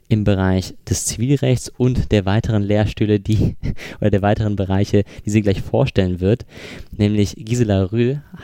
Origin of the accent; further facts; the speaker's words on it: Bonn, North Rhine-Westphalia, Germany; Meine Heimatstadt.